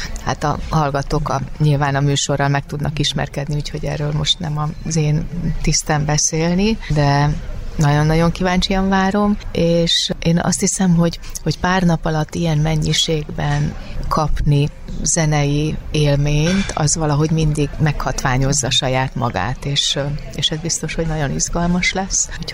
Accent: Sopron, Győr-Moson-Sopron, Hungary; ugyan én soproni származású vagyok

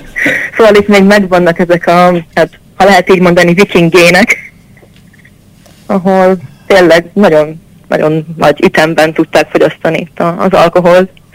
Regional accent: Hungary; Mert hogy hát én magyar vagyok, ő meg lengyel.

